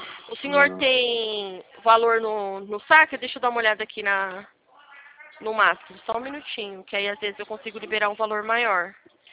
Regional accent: São Paulo, Brazil; Eu sou aqui de São Paulo.

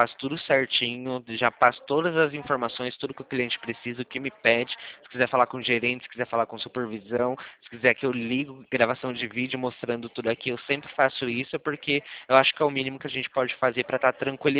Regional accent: São Paulo, Brazil; Porque eu atendo a região do Rio de Janeiro, mas eu sou daqui do interior de São Paulo.

